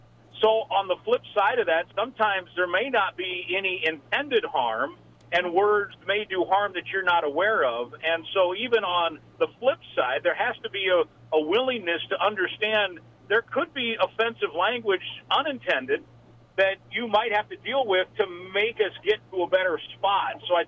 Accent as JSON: {"language": "English", "region": "Iowa", "country": "United States", "tie": "born or raised there", "said": "Where I think in Lakeville or Albert Lea or my hometown in Iowa or other places, that's not a consideration."}